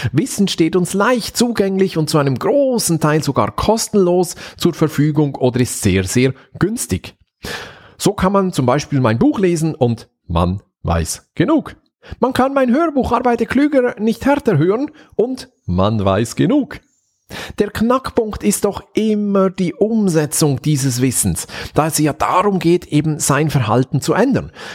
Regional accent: Switzerland; Und gerade ich als Schweizer, uns wird ja nachgesagt, dass wir nicht ganz so schnell sprechen wie unsere deutschen Freunde.

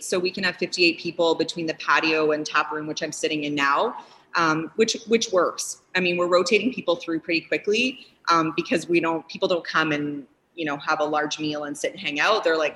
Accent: Vancouver, British Columbia, Canada; I mean, we're from Vancouver. We didn't have air conditioning in our house in Vancouver, but thank God we have it here.

